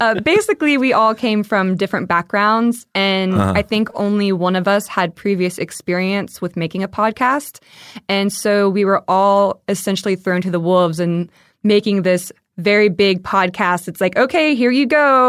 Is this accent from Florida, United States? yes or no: no; Fredericksburg, Virginia, United States; also born or lived in Richmond, Virginia; now in Georgia; I was born in Richmond. Originally Fredericksburg, Virginia. So I was up there for 15 years. And then my mom moved me down to Rabun County, Georgia, if anyone knows where that is.